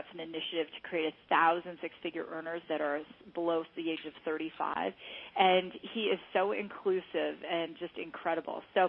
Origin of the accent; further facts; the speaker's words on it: Ontario, Canada; So this person that I'm about to bring out, he's from my home province, Ontario.